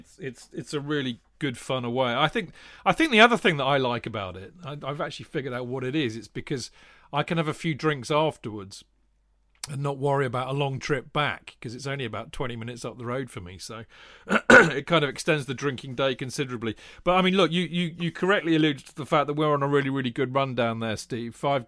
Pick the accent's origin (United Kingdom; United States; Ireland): United Kingdom; Winchester, South East England; born there; But Winchester Hospital is a very old Victorian hospital, right on the top of the hill, and right at the top was where the maternity unit was in those days.